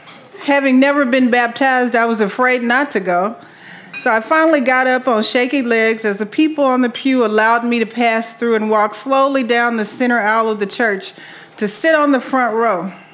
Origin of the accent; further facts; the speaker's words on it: El Dorado, Arkansas, United States; Just over a decade earlier, I was born in El Dorado, Arkansas, on a perfectly calm and sunny spring day. I grew up in a neighborhood called Morningstar.